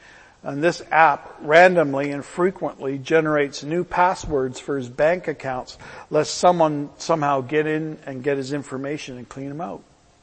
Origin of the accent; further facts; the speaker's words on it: Brantford, Ontario, Canada; I remember years ago there was a man in Brantford, my hometown, who won a sizable lottery winning.